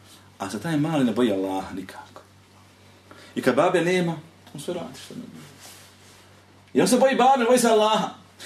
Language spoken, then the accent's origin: Bosnian; Bosnia & Herzegovina; Nekad imam osjećaj da samo kod nas u Bosni nema izdajica